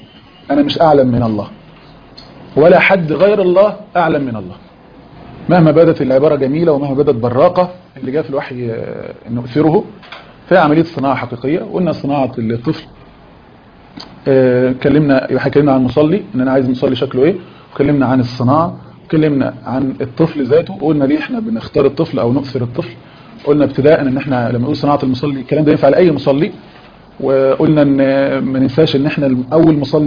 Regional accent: Egypt; ما تقوليليش الازهر عندنا في مصر، ما تقوليليش مش عارف الجامعه الاسلاميه مش عارف في السعوديه

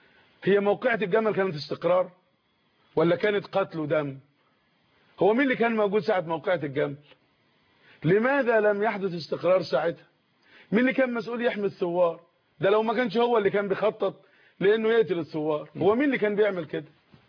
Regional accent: Egypt

